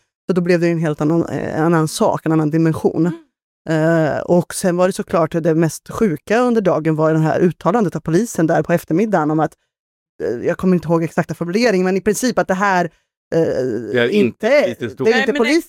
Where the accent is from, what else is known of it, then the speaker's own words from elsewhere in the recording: Örebro, Örebro County, Sweden; Jag är från Örebro.